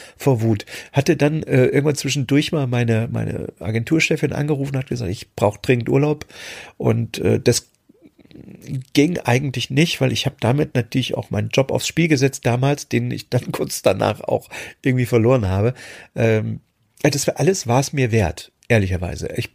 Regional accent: East Germany, Germany; meine alte Heimat, die DDR, verlassen habe, um im Westen zu gehen.

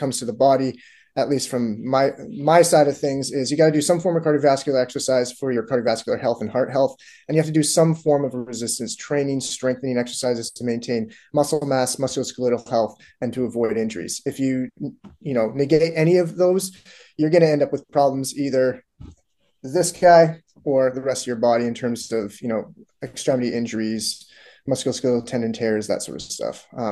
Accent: Canada; I grew up playing sports. I'm from Canada originally, so my sport was hockey.

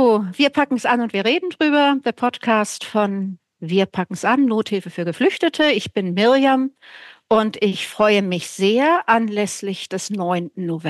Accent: West Germany, Germany; also als Wessi hat es mich jetzt natürlich nicht so persönlich betroffen

